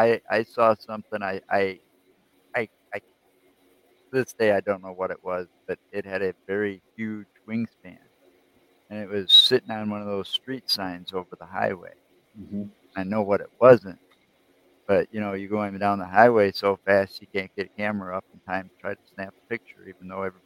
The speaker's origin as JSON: {"language": "English", "region": "Wisconsin", "country": "United States", "tie": "born or raised there", "said": "I grew up in Wisconsin. We're used to the below zero weather here."}